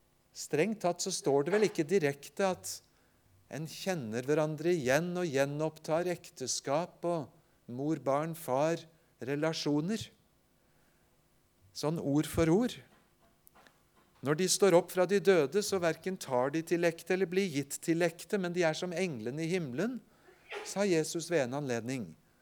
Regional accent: Vestfold, Norway; Hjemme i Vestfold husker jeg godt en stor, flott

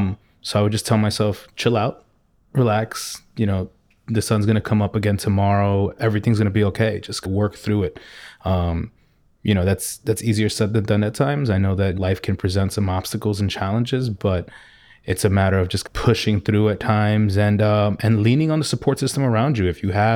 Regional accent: New York City, New York, United States; So yeah, growing up in Jackson Heights, my hobbies were, I loved playing sports with my friends.

